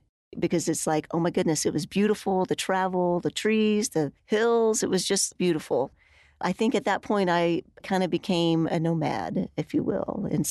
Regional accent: Texas, United States; I grew up in West Texas. When I left, I said I would never come back to Texas, much less West Texas, and I wound up in Lubbock, Texas.

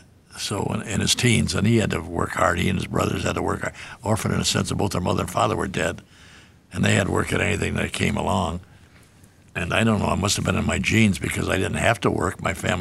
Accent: Detroit, Michigan, United States; born there; Yeah, Detroit. I was born in Detroit December 31st, 1924.

